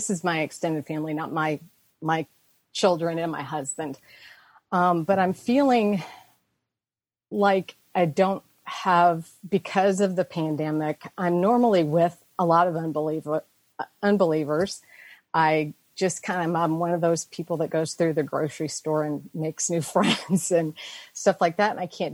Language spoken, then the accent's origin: English; Kentucky, United States; I'm from Kentucky.